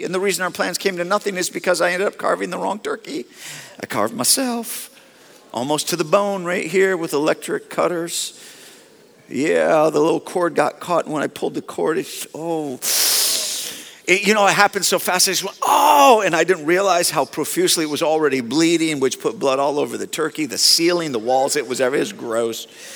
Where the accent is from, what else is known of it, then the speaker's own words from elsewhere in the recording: Michigan, United States; Love the fact that I grew up in Michigan and that the Detroit Lions play every year on Thanksgiving